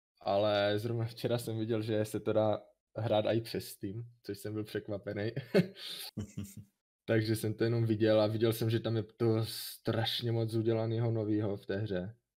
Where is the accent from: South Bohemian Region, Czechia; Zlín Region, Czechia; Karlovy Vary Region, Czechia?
Zlín Region, Czechia; Litenčice; Jsem z vesnice na Moravě. Litenčice, je mi 21 let, studuju, aktuálně dodělávám maturitu